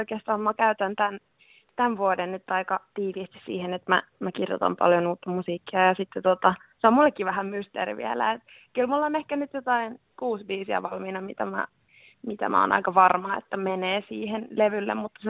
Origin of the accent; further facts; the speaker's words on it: Helsinki, Uusimaa, Finland; Mä oon ihan Helsingistä kotoisin. Mä oon Koskelassa kasvanut.